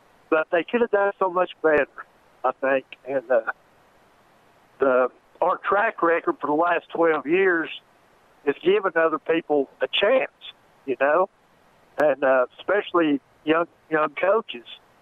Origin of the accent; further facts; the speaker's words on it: Tennessee, United States; I just wanted to make a comment that I'm from Upreach, Tennessee, so I've been a Tennessee fan most of my life since I'm 10 years old.